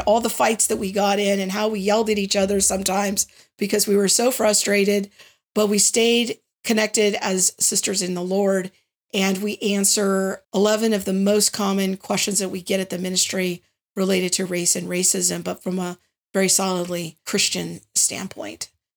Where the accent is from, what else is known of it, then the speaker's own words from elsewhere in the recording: California, United States; me as an older, middle-aged white woman growing up in the Valley